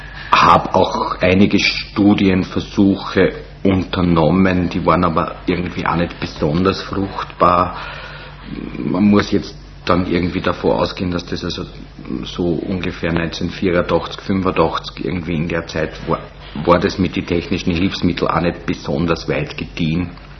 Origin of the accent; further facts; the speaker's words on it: Melk, Lower Austria, Austria; also born or lived in Vienna; die Oberstufe im Stift Melk. Ja, da bin ich dann wieder an meinen Geburtsort zurückgekehrt.